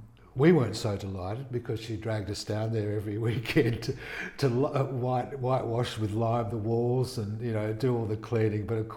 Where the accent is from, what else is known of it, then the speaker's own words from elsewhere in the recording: Scarborough, Western Australia, Australia; Well, I was raised in Scarborough when Laidlaw Street was not a sealed road. It was largely bush in those days.